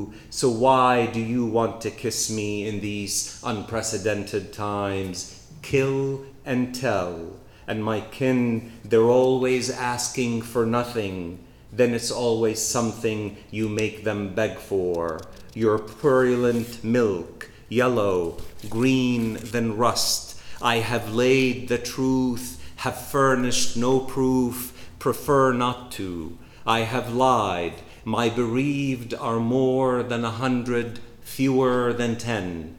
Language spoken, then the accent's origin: English; Gaza Strip, Palestine; And then somehow some of us become more valuable Palestinians because we are from Gaza.